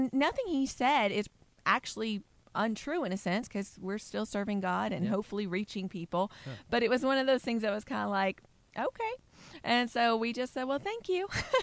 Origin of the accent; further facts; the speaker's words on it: the South, United States; I feel like that means we, as a Southerner, we want to secede from the Union.